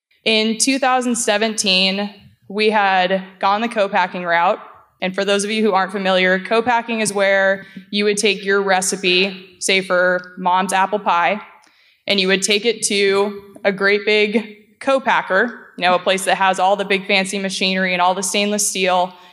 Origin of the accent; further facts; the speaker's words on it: Alaska, United States; also born or lived in Colorado; So in the summer of 2014, I moved back home to Alaska from Colorado. I was living the dream in Boulder, but decided I ultimately wanted to come home.